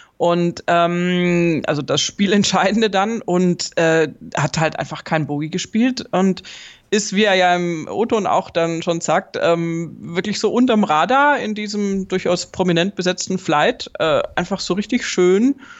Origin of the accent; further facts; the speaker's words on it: Bavaria, Germany; Das ist eine ziemlich gmate Wiesen, wie man bei uns in Bayern sagt.